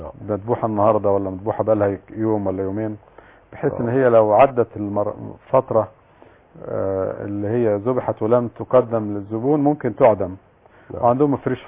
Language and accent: Arabic; Egypt; عندنا في مصر